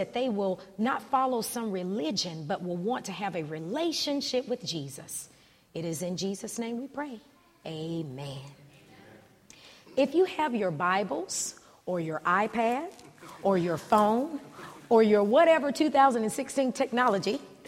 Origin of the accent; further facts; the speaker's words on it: Winston-Salem, North Carolina, United States; I'm originally from Winston-Salem, so he's traveling here from there.